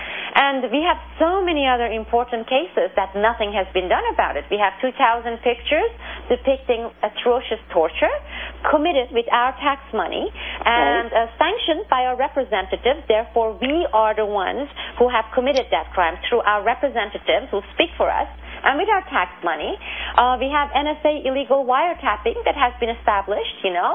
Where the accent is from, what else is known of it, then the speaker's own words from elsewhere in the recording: Turkey; also born or lived in Azerbaijan / Iran; I have lived in both countries. I'm from Turkey. My father was half Iranian, and I have lived in Turkey, Azerbaijan, and Iran in three countries.